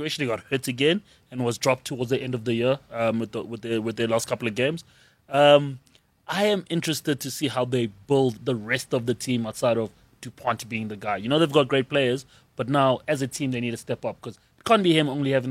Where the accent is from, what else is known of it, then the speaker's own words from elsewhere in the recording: South Africa; it is such a humbling experience as a South African rugby fan to see how like these other teams are actually great.